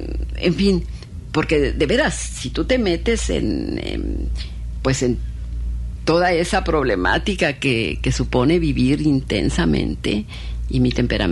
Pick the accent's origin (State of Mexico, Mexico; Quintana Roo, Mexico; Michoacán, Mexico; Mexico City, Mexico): Michoacán, Mexico; mi niñez la viví entre indígenas. Mi pueblo minero, linda con el Estado de México.